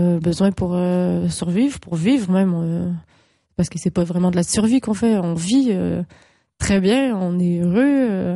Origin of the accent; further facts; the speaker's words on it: Quebec, Canada; je viens du Québec.